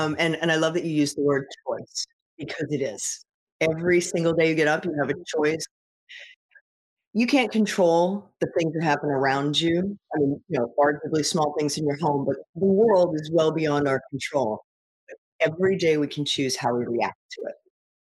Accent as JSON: {"language": "English", "town": "New York City", "region": "New York", "country": "United States", "tie": "born or raised there", "also_born_or_lived": "Long Island", "said": "You know, I grew up in New York City. And my family eventually moved out to Long Island"}